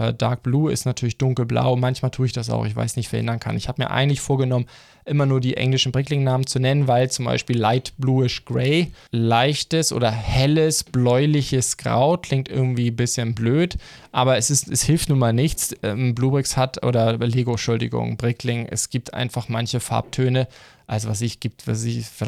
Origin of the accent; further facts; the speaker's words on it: Kiel, Schleswig-Holstein, Germany; im Kieler Hafen, wo ich herkomme.